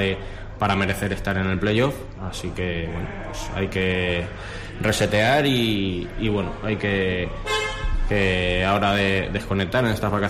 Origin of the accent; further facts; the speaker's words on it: Albacete, Castilla-La Mancha, Spain; yo he tenido la experiencia de vivir un descenso con el club de mi tierra, en este caso allí en Albacete.